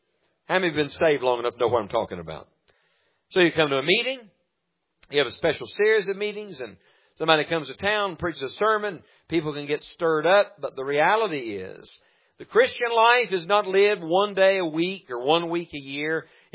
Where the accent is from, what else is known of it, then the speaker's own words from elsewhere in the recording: West Virginia, United States; But my wife is from Michigan, and I am from West Virginia.